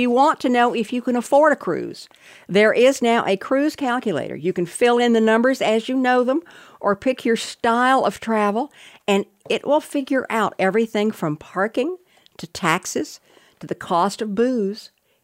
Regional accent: Jacksonville, Florida, United States; To spend some time in my hometown.

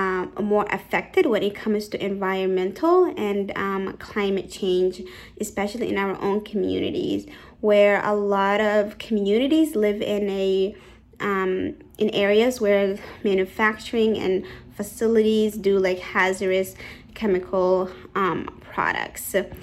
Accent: Lewiston, Maine, United States; I am from Lewiston, Maine

